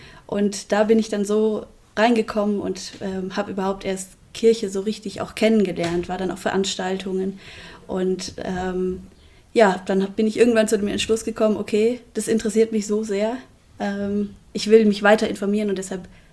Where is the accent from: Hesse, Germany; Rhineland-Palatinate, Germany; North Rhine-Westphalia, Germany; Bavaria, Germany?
Hesse, Germany; Eiterfeld; also born or lived in Fulda; ich bin im Herz-Jesu-Krankenhaus geboren. Allerdings habe ich nie in Fulda gelebt, jetzt bis ich hier zu arbeiten angefangen habe, sondern bin in Eiterfeld aufgewachsen, was ja jetzt nicht ganz weit weg ist.